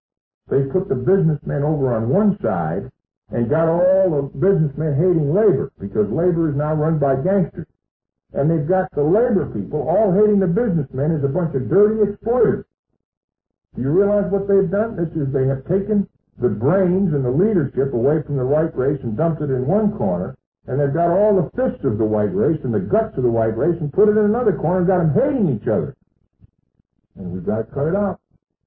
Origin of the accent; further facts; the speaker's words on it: Maine, United States; I'm a Yankee from Maine